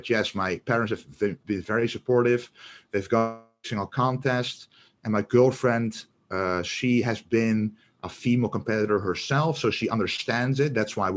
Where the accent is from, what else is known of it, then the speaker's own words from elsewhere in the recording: Netherlands; because we're both from the Netherlands